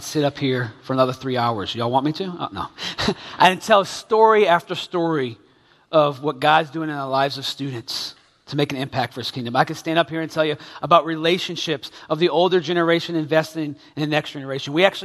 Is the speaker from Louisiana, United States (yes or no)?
yes; New Orleans, Louisiana, United States; accent: New Orleans; E-R-A, not error, E-R-R-O-R. It's my New Orleans accent.